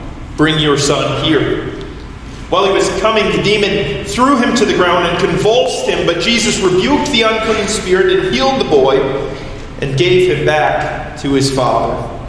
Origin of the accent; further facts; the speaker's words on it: Michigan, United States; And I'm from Michigan, right? As we all, many of us have lived here our whole lives, and we don't see too many mountains like that here.